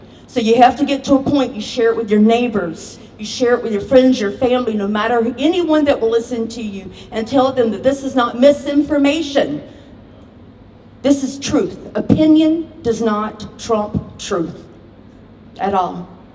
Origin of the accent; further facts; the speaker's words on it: the South, United States; accent: Southern; now in Minnesota, United States; As she said, I'm from the United States. I live in Minnesota, but if you can tell by the accent, I'm from the South.